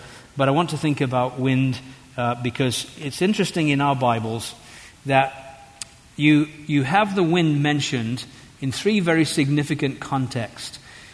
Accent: England, United Kingdom; I remember being in Florida the first time a hurricane came through our area, and of course, being an Englishman, I don't know anything about these things

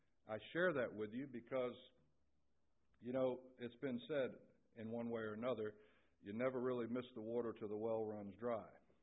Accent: Jacksonville, Florida, United States; So finally, when I was released and sent back to my hometown of Jacksonville, Florida, I was given an address

